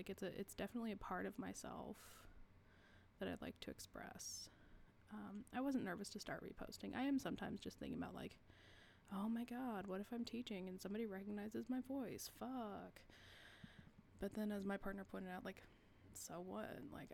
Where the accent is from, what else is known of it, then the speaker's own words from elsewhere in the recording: Texas, United States; It's just my comfort food from being a kid growing up in South Texas.